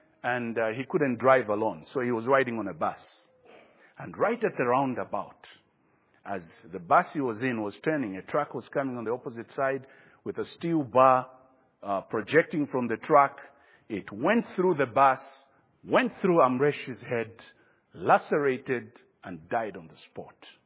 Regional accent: Kafue, Lusaka Province, Zambia; We grew up in Kafue.

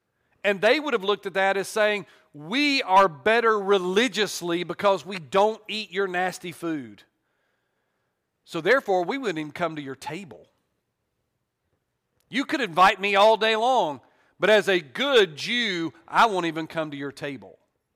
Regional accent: Southern United States, United States; It just doesn't make sense to me, though, as a Southerner, why you wouldn't want grits and fried okra.

